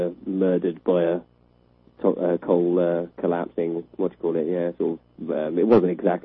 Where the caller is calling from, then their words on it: Wales, United Kingdom; I'm not Welsh.